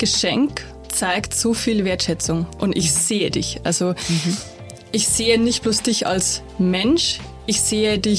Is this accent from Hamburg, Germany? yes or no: no; Bavaria, Germany; aus der Nähe von Grafenau. Eine größere Stadt wäre Passau.